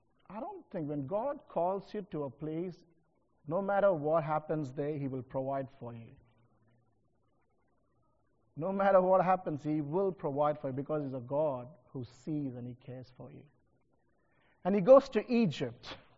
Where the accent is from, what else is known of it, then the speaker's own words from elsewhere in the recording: India; because I come from India